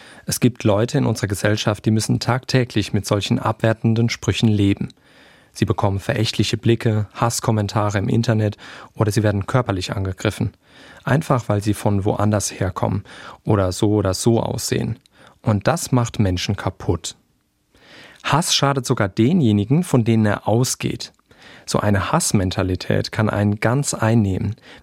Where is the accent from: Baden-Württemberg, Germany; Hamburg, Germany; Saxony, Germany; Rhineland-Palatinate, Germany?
Baden-Württemberg, Germany; Ich stehe in meinem Heimatort in der Nähe von Karlsruhe